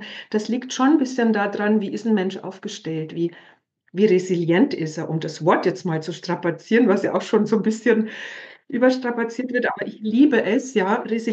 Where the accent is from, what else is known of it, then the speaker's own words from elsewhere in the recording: Bavaria, Germany; ich komme aus Bayern, wie man hört, ja, also ich lebe zwar nicht da, aber ich bin im klassischen Katholizismus groß geworden.